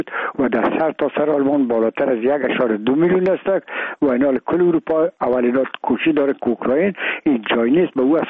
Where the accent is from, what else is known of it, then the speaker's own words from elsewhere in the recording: Afghanistan; و میگم ما افغان هستیم